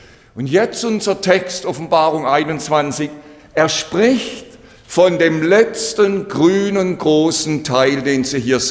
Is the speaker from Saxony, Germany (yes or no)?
no; Bad Liebenzell, Baden-Württemberg, Germany; Ich bin ja auf dem Missionsberg in Bad Liebenzell aufgewachsen